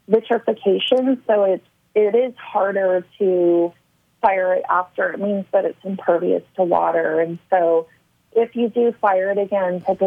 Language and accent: English; Topanga, California, United States; I did grow up in Topanga Canyon, which is in Southern California. It's known for being very hippy-dippy, really, you know, it was a really neat childhood.